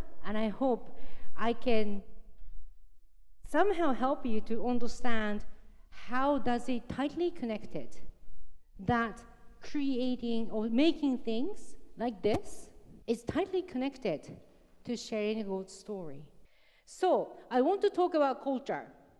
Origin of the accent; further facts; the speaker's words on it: Japan; Because as I came from Japan, and we talk about all the time about different cultures, saying we use chopsticks and you use knife and fork, we eat rice and you eat bread